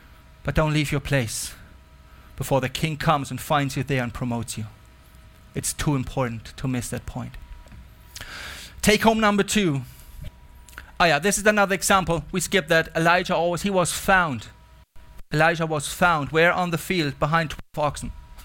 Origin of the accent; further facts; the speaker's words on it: Germany; English is a second language; I come from Germany and I was part of a youth movement called the Jesus Freaks.